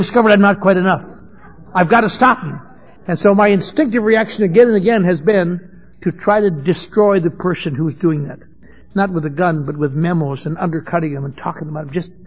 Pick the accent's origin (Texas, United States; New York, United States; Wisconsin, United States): Wisconsin, United States; Eau Claire; I was raised in Eau Claire, Wisconsin. In something called the Norwegian Lutheran Church.